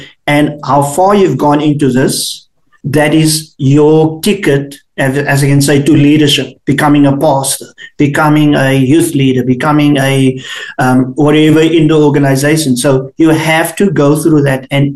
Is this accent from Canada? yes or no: no; South Africa; because we in South Africa, we would get the magazine.